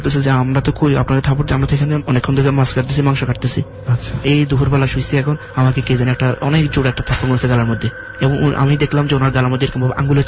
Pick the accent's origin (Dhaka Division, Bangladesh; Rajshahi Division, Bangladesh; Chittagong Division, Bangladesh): Chittagong Division, Bangladesh; Chandpur; আমার দেশের বাড়ি চাঁদপুর